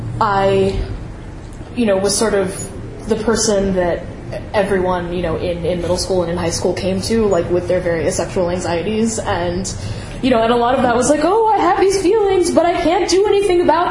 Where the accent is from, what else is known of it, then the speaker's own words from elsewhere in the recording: San Francisco, California, United States; I grew up in the Ingleside in San Francisco, and you know, Ingleside is sort of this interesting, like, mostly like sort of working class, lower middle class, like very mixed race neighborhood, and, you know, I went to the like local Catholic school there.